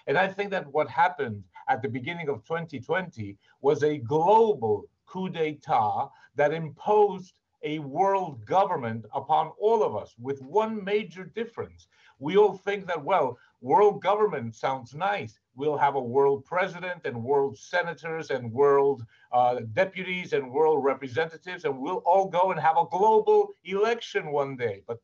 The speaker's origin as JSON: {"language": "English", "town": "New York City", "region": "New York", "country": "United States", "tie": "born or raised there", "also_born_or_lived": "London", "moved": "yes", "lives_now": "Argentina", "said": "And yes, we've settled here in Argentina. The thing is that I was brought up in New York, or dragged up in New York, depends on how you look at it. And then I lived for many years in London"}